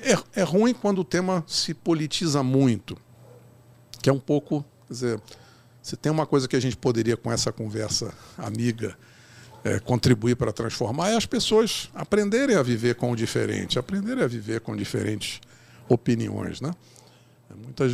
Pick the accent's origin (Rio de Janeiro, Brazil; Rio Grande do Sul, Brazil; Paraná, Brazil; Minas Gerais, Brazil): Rio de Janeiro, Brazil; Eu que sou carioca, inclusive, acompanhei, teve um problema no Rio de Janeiro